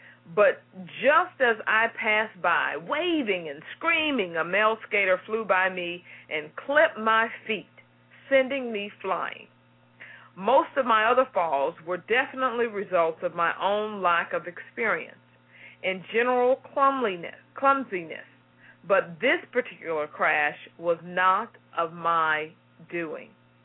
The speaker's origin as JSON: {"language": "English", "town": "Houston", "region": "Texas", "country": "United States"}